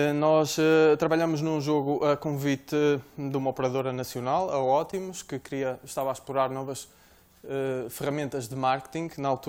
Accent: Norte, Portugal; Não, eu sou do Norte. Portanto, ainda estou no fuso horário do Porto

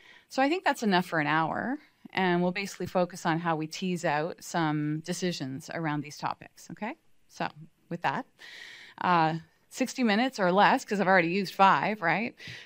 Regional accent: San Diego, California, United States; I'm here from San Diego, but actually on my way through Monterey and then here.

